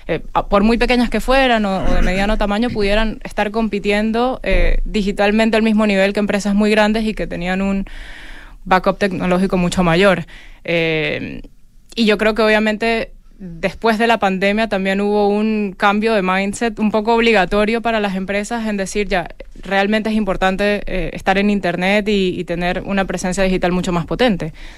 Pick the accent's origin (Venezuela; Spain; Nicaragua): Venezuela; Yo soy venezolana.